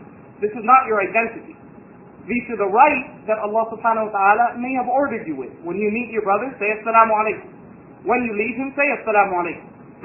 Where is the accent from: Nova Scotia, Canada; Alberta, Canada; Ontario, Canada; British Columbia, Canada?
Ontario, Canada; Toronto; as a Muslim who was born and raised in Toronto, in Canada